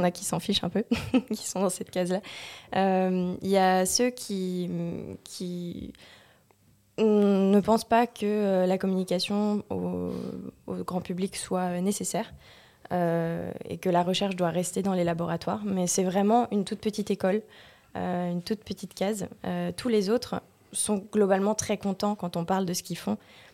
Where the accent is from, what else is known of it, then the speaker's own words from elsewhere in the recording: Carpentras, Provence-Alpes-Côte d'Azur, France; moved away as an adult; also born or lived in Monteux; j'ai grandi à Carpentras. J'ai été jusqu'au lycée à Carpentras. Et en faisant un petit crochet par Monteux en primaire et collège. Et retour à Carpentras au lycée. Et puis ensuite, je suis partie, j'ai mis les voiles sur Marseille